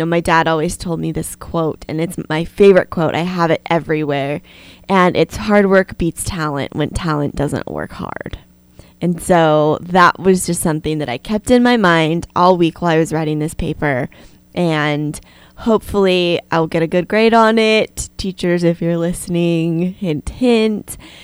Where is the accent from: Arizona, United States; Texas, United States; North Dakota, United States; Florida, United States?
Arizona, United States; That might be a little bit cold. I might not enjoy it that much, but I'm still really excited to go to the desert of Arizona in the high desert.